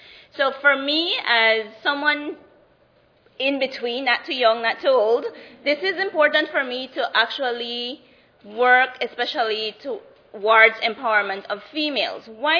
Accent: Belize; As the presenter said, I'm from Belize, and I will be sharing some interesting work that young people in Belize are doing

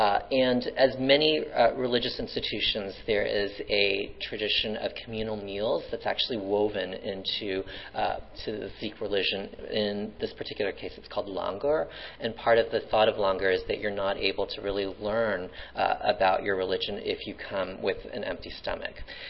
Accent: Houston, Texas, United States; the area of the country where I grew up, which would be a thank all y'all growing up in Houston, Texas.

